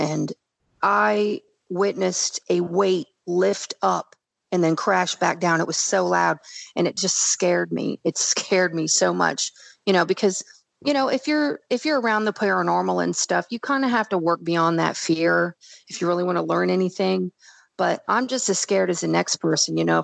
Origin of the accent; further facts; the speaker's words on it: Daytona Beach, Florida, United States; Because, you know, I was originally from Daytona Beach, and I used to work all the big bike weeks every year